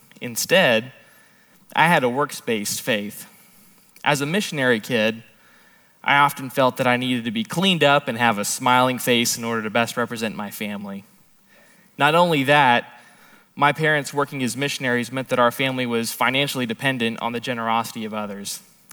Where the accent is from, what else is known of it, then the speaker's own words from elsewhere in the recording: Canada; born there; I was born in Canada and grew up as a what we call an MK or a missionary kid. My parents were both missionaries, so naturally, my five siblings and I grew up in the church